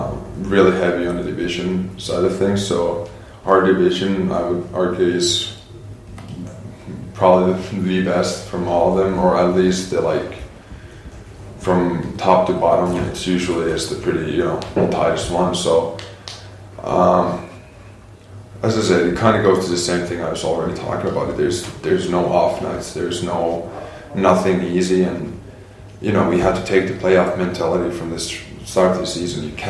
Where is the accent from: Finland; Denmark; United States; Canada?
Finland; I grew up in Finland, so knowing that everybody watches it